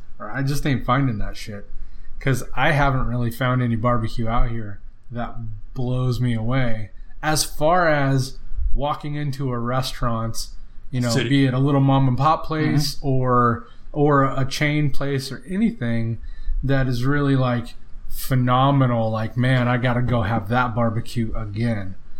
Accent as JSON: {"language": "English", "region": "California", "country": "United States", "tie": "born or raised there", "also_born_or_lived": "Texas", "said": "I was born in Texas, only lived here for like 3 weeks, and then I was back in California."}